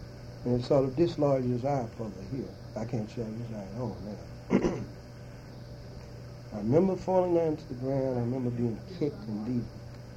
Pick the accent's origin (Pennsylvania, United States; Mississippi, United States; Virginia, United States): Mississippi, United States; I said, sir, we're from Mississippi. We're all born and reared in Mississippi.